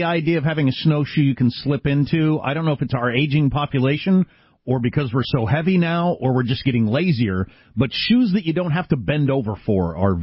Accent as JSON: {"language": "English", "region": "South Dakota", "country": "United States", "said": "I'm from South Dakota and went to Mount Rushmore every summer"}